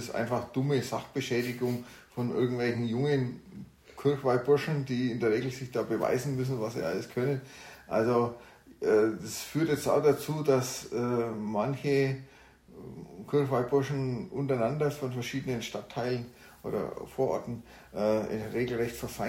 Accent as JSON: {"language": "German", "town": "Spalt", "region": "Bavaria", "country": "Germany", "said": "in meiner Gegend, wo ich herkomme, gibt es das nicht so häufig. Also aus dem Spalterraum, also im Brombachseegebiet, da hat man den Maibaum."}